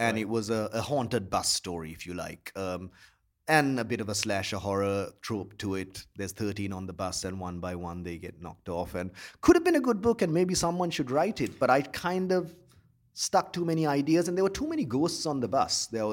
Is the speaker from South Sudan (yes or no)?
no; Colombo, Western Province, Sri Lanka; I mean, I grew up in Colombo in the 80s, and we were sort of the war was taking place somewhere else almost.